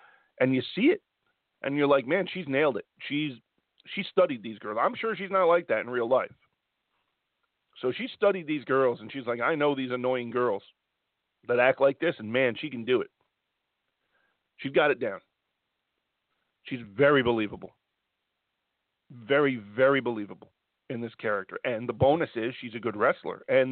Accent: New York, United States; also born or lived in New Jersey; I've told you a million times, I'm from New York and New Jersey.

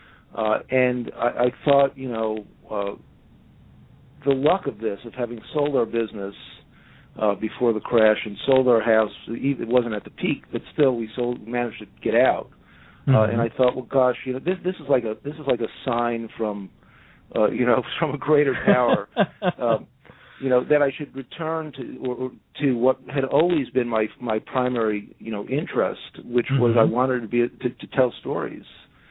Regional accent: New York, United States; born there; I was born on Long Island, very close to New York City. My father commuted to New York

